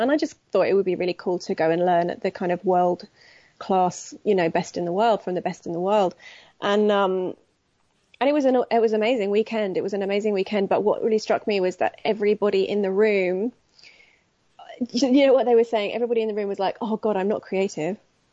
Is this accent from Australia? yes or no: no; United Kingdom; I guess I'm just being British and going, I don't really know.